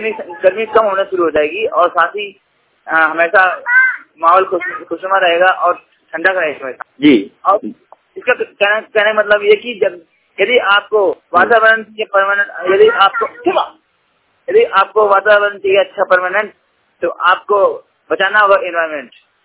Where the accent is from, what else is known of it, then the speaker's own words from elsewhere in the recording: Kanpur, Uttar Pradesh, India; now in New Delhi, India; मैं कानपुर से